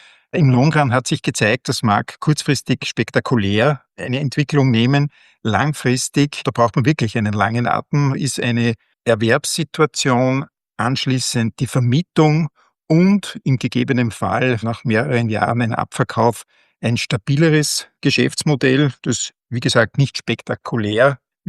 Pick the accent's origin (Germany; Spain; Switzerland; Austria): Austria; Linz, Upper Austria; Ich komme aus Linz